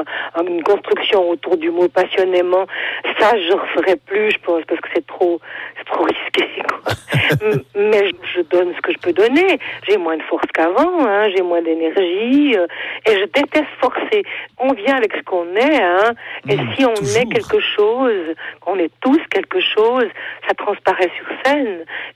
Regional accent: La Roche, Fribourg, Switzerland; Puis c'est affreux parce que Bulle, c'est à côté de chez moi. Je suis originaire de La Roche.

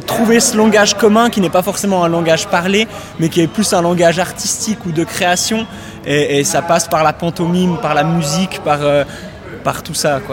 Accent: Switzerland; Et moi, je suis suisse.

